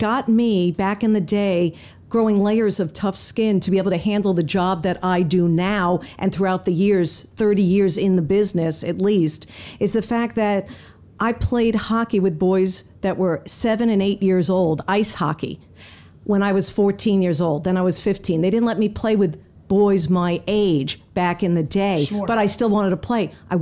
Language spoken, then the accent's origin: English; New York, United States; I grew up on Long Island, middle-class family.